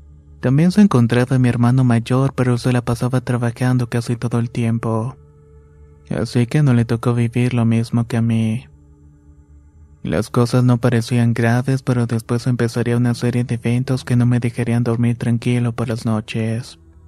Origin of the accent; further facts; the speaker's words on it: León, Guanajuato, Mexico; Actualmente tengo 27 y soy de León, Guanajuato.